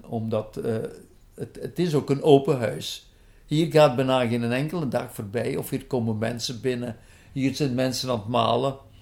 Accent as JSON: {"language": "Dutch", "town": "Alken", "region": "Limburg", "country": "Belgium", "tie": "born or raised there", "said": "ben geboren in de Broekstraat. Dat is tegen Alken aan, in de Beemd. De Beemden, de weilanden, dat was ons territorium waar we vroeger opgegroeid zijn, aan de Herk. En ik zit terug aan de Herk, want de molen waarin ik woon, die ligt toevallig weer op de Herk."}